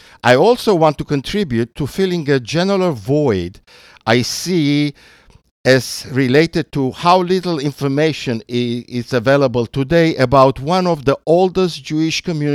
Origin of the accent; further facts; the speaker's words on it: Romania; accent: Romanian; English is a second language; now in United States; The podcast will be narrated by an American Jew born and raised in Romania, whose English, after many years in the States, still has a Romanian accent.